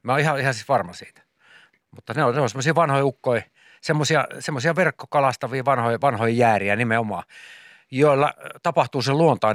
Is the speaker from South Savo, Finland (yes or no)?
yes; Savonlinna, South Savo, Finland; mä oon Savonlinnasta, mä oon kalastanut ikäni siellä niin kuin pienestä asti.